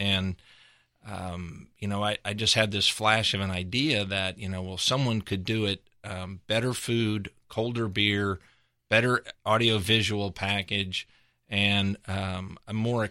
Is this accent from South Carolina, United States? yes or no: no; Dallas, Texas, United States; also born or lived in East Coast; I moved back to Dallas from the East Coast specifically because I was tired of building shopping centers and leasing space to other restaurateurs